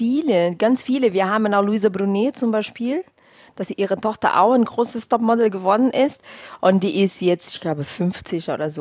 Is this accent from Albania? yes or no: no; Petrópolis, Rio de Janeiro, Brazil; den Miss Petropolis, die Stadt, wo ich herkomme.